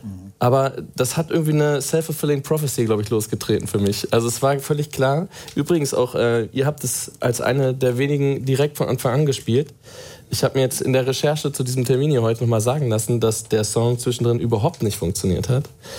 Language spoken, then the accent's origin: German; North Rhine-Westphalia, Germany; weil wir haben bei uns zu Hause in Ostwestfalen